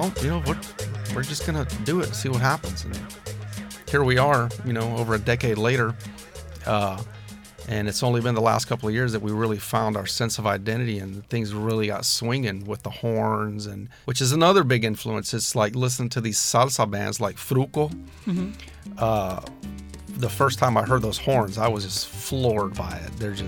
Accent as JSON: {"language": "English", "town": "Monterrey", "region": "Nuevo León", "country": "Mexico", "said": "I'm from Monterrey, a little bit further south"}